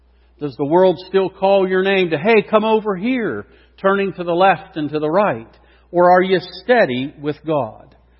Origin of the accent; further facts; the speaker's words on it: Butler, United States; I'm just, you know, a shepherd, pastor, teacher in a little church in a dumpy town. And I say that I'm from Butler, too.